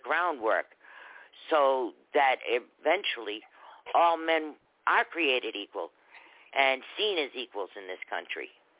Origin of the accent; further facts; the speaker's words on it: Boston, Massachusetts, United States; I came from Boston. There's no Republicans in Boston.